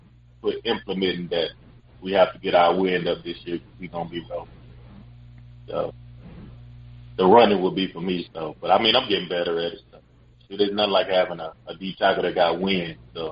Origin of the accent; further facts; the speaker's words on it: Mississippi, United States; I'm from Mississippi, man. That's how we grew up, on pecan pie, vanilla ice.